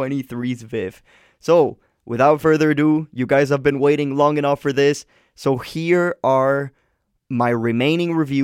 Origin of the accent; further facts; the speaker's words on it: Colombia; now in Canada; I had to fly back home to Colombia in a very impromptu manner. So, you know, I went back home to my home country. I went back to my town to spend Christmas with my family.